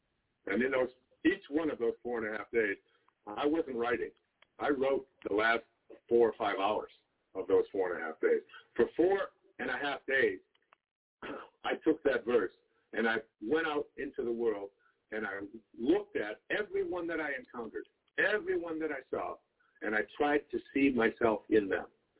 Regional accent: Michigan, United States; Remember the dandelions when I was growing up in Michigan? We had these dandelions.

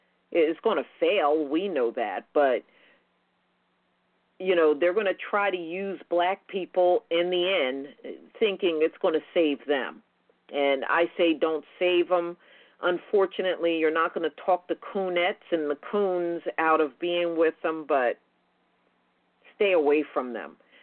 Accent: Philadelphia, Pennsylvania, United States; When I grew up in Philadelphia, there was a black homeless man found in an abandoned house.

